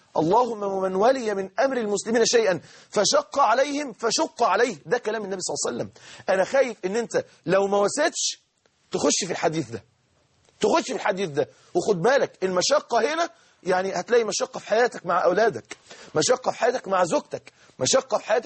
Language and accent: Arabic; Mansoura, Dakahlia, Egypt; لما مسك محافظه عندنا في المنصوره